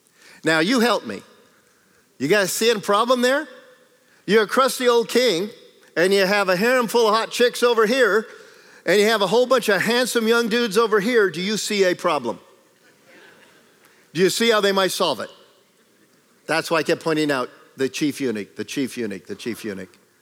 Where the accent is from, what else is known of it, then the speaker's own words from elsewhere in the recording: California, United States; I'm from California, the land of fruits and nuts. And hey, I ain't staying, I'm going back home.